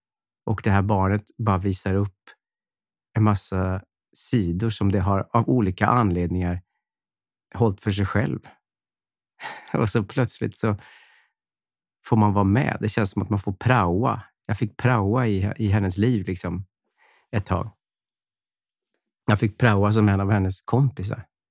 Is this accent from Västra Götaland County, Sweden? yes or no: no; Höllviken, Skåne, Sweden; Som jag gjorde när jag var liten och spelade in kassettband hemma i Hökviken.